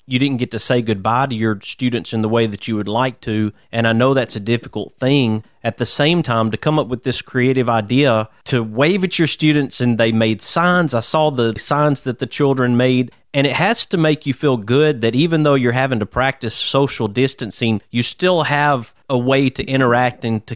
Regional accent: Hueytown, Alabama, United States; So I grew up in Hueytown, and I know the community in Hueytown has a very strong connection to each other.

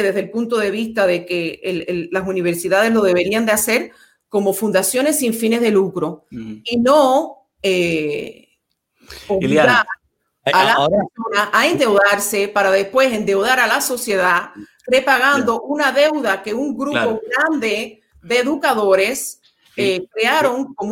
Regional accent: Miami, Florida, United States; Yo soy hija de este distrito. Yo nací y fui criada en este distrito. Nací en Alapata, he vivido aquí en South Miami, disfruto Coral Gables, la pequeña Habana, todo lo que incumbe este distrito.

